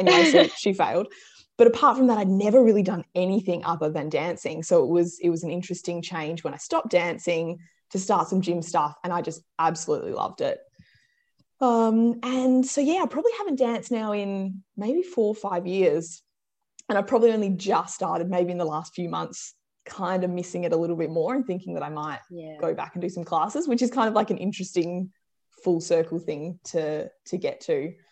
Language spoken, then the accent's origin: English; Perth, Western Australia, Australia; I grew up in Perth